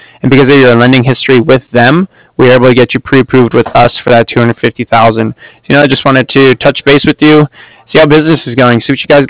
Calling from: Cardiff, Wales, United Kingdom; I'm calling from Cardiff.

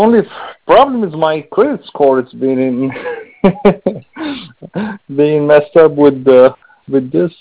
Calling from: Austin, Texas, United States; also born or lived in Houston; I'm calling you from Houston, Texas. I mean, from Austin, I'm sorry. I used to live in Houston, moved to Austin myself.

